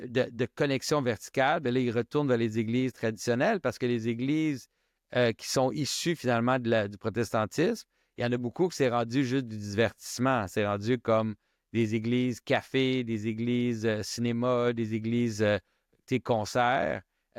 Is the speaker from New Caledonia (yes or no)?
no; United States; dans les églises que j'ai grandi aux États-Unis, dans les églises baptistes